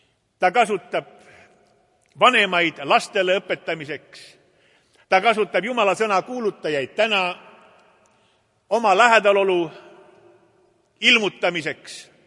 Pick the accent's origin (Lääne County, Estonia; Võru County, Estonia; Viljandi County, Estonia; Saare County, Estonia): Võru County, Estonia; Antsla; Mina kasvasin Antslas, Antsla linnas, Soodana 9.